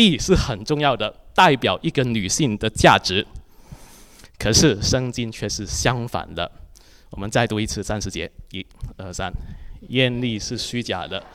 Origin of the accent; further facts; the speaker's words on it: Hong Kong; 我们在香港长大的，每一年就会看一次这个香港小姐